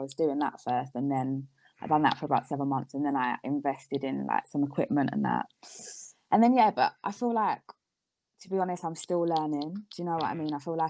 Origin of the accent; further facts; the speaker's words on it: London, United Kingdom; I am from South London